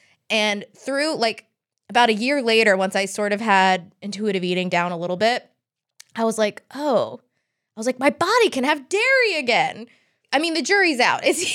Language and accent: English; Southern United States, United States; As a Southerner, you're not supposed to say fart.